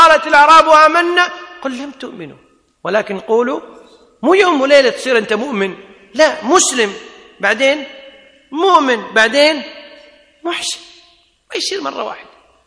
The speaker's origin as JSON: {"language": "Arabic", "country": "Kuwait", "said": "مثلا والله جلس مجلس التخطيط عندنا في الكويت، قالوا ما في مساحة نبني"}